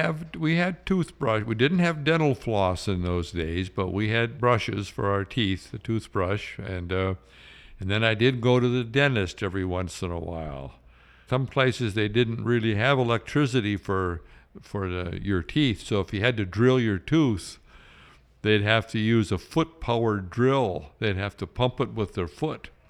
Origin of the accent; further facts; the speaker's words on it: Wisconsin, United States; Well, I grew up at a little dairy farm in northern Wisconsin.